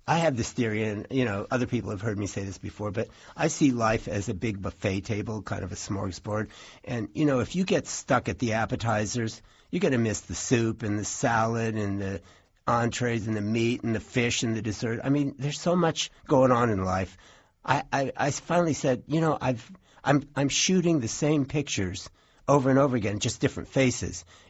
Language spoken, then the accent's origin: English; Columbus, Ohio, United States; because I grew up in Columbus and football was in my DNA